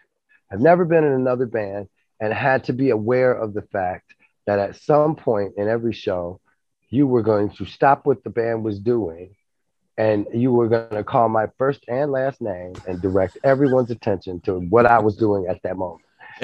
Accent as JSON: {"language": "English", "region": "Vermont", "country": "United States", "said": "I'm like, we're from Vermont. We can't come back to New Jersey."}